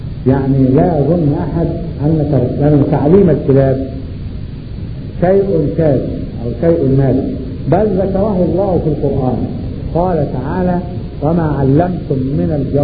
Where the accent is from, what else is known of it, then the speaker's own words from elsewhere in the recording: Upper Egypt, Egypt; وده موجود عندنا في الصعيد